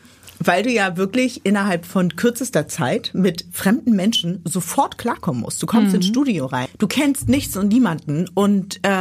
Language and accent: German; Hamburg, Germany; Ich bin tatsächlich nicht in Harvestehude aufgewachsen, wo ich heute wohne, sondern in Stelzhoop, was man ja als sozialen Brennpunkt bezeichnen dürfte.